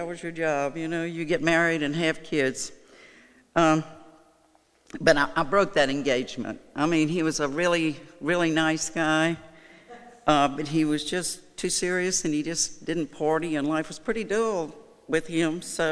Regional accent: Baton Rouge, Louisiana, United States; I was raised in Baton Rouge, Louisiana. I was one of four girls. Raised Catholic, went to a Catholic school for 12 years.

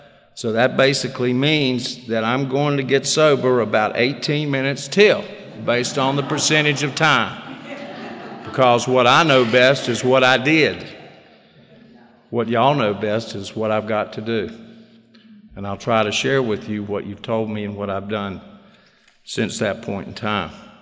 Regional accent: North Carolina, United States; I am from North Carolina. I'm a Tar Heel. Used to say Tar Heel born, Tar Heel bred, and when I die, I'm a Tar Heel dead.

